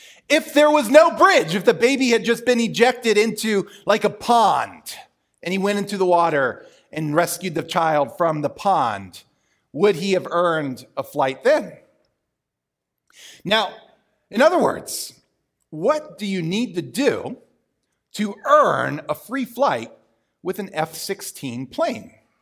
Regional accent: Maryland, United States; a bridge outside of Ocean City, Maryland, my home state

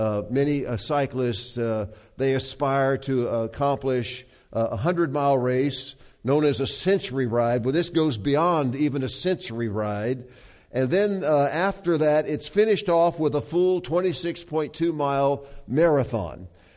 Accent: the South, United States; accent: Southern; you can tell from my accent that I'm from the South. And so I assumed that that meant going back to the Bible Belt.

